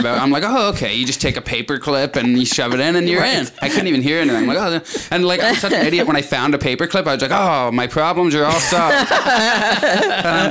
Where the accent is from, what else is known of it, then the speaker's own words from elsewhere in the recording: Canada; I grew up in Canada. You had to take French every year in school. So I took French 10 straight years. I don't know a lick of French.